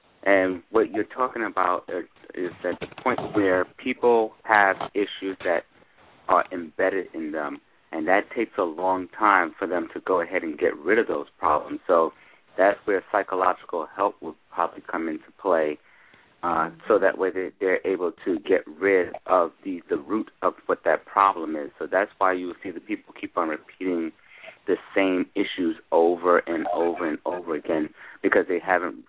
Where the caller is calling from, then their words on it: California, United States; I'm calling from California.